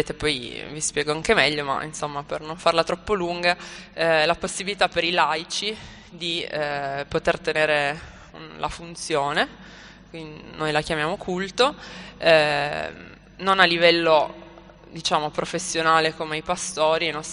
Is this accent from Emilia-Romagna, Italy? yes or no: no; Turin, Piedmont, Italy; ho 27 anni, sono di Torino